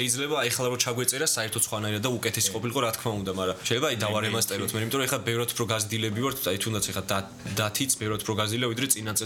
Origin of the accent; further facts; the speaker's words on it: Rustavi, Kvemo Kartli, Georgia; რუსთავში არის ესე რომ არის მიკრორაიონები. მე ვარ 17-ე მიკრორაიონში დავიბადე, გავიზარდე